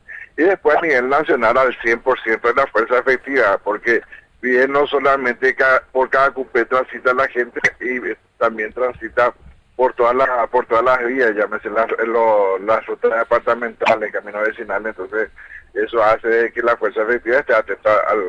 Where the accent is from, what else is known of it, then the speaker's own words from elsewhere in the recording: Paraguay; somos los paraguayos, muchas veces somos inconscientes